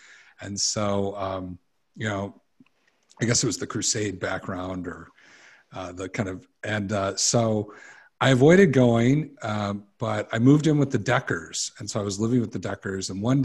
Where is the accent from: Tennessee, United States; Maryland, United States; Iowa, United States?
Tennessee, United States; born there; So I was born in the South. I was actually born in Tennessee. And my parents are from the North, though.